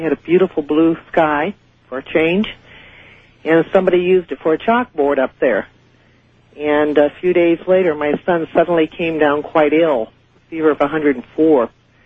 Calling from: California, United States; I'm calling from Southern California.

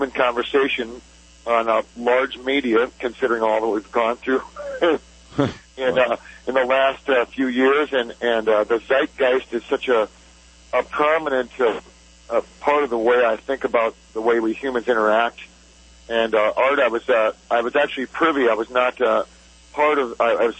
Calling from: Cedar Falls, Iowa, United States; I'm calling from Cedar Falls, Iowa.

